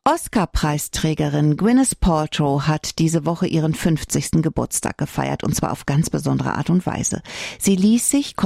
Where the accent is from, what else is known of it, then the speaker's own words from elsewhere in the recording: North Rhine-Westphalia, Germany; Ja, okay, ich komme vom Niederrhein, aber Rhein ist Rhein, finde ich.